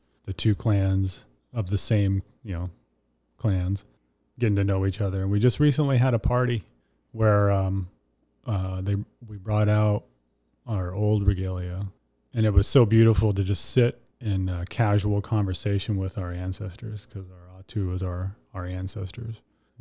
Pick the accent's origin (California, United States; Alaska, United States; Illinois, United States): Alaska, United States; Juneau; grandchild of the Kiksati, which is Raven Frog from Sitka. Born and raised in Juneau.